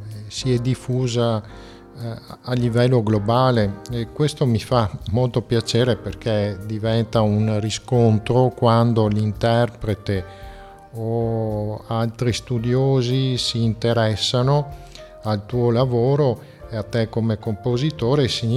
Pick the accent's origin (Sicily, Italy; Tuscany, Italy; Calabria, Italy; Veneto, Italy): Veneto, Italy; Rovigo; born there; now in Adria, Italy; E io poi sono nato a Rovigo, quindi sono rodigino e ovviamente di adozione, perché abito ad Adria, ho fatto tutti i miei studi lì al conservatorio